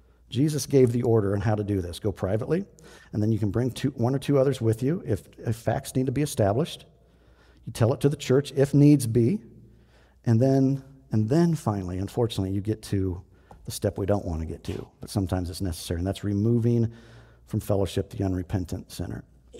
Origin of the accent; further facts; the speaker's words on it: Cordon, Iowa, United States; when I was a kid, growing up in Cordon Bible Church down in Cordon, Iowa